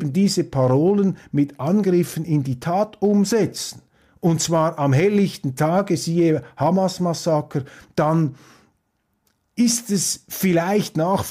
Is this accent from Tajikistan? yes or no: no; Switzerland